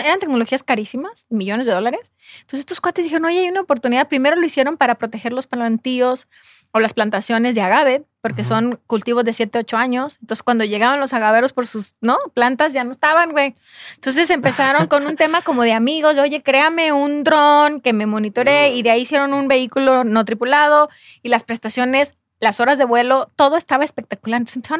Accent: Jalisco, Mexico; yo soy de Jalisco, ¿no?

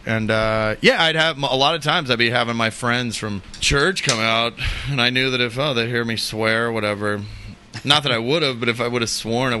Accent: Tulsa, Oklahoma, United States; But I'm from Tulsa.

